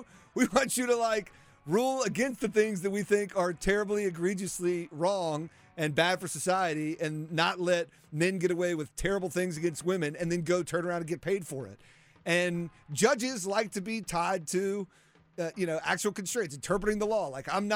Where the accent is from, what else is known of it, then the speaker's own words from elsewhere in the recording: United States; something about being an American, especially one who grew up for me in the 80s and 90s